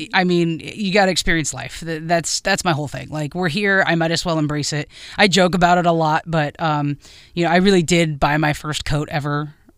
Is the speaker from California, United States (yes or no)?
yes; California, United States; Like snow chains. You never see growing up in Southern California.